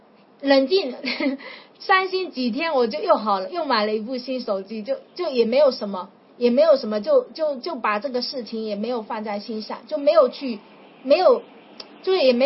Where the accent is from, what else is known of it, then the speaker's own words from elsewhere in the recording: China; 那我是中国人，我又听得懂。